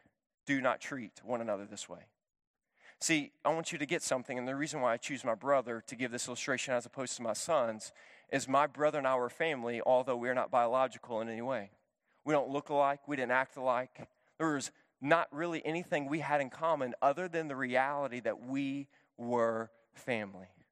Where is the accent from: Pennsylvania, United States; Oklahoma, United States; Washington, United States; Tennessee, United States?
Tennessee, United States; Memphis; Growing up in Memphis, Tennessee, just racial tensions are what they are.